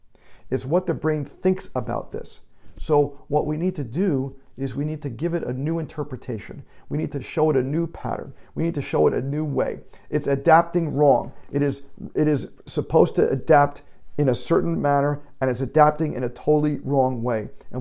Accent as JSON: {"language": "English", "region": "New York", "country": "United States", "said": "I'm from New York, so I say"}